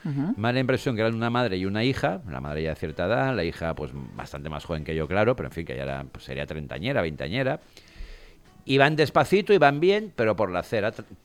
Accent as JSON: {"language": "Spanish", "town": "Valencia", "region": "Valencian Community", "country": "Spain", "said": "Siendo valenciano a mí ya me cuesta."}